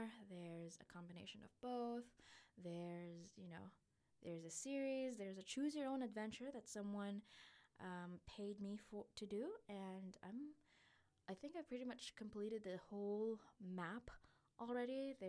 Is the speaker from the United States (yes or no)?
no; Philippines; It's hard to say that as a Filipino. Silly little head. Okay. Because a while ago there was that accent, and now it's back.